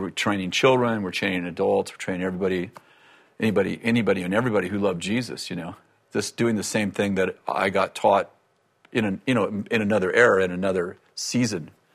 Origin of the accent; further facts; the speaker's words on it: Weaverville, United States; So all the people I grew up in Weaverville, they're like, oh, yeah